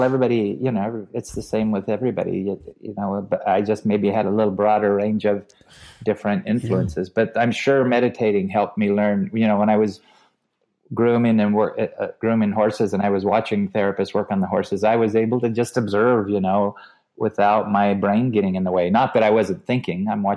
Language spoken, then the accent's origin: English; Wyoming, United States; now in Fairfield, United States; So I came out here from Wyoming and stayed a couple of years and came and went, met my wife here.